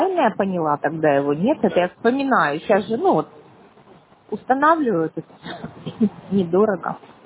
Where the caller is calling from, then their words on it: Pushkin, Saint Petersburg, Russia; Ага, а я из Пушкина.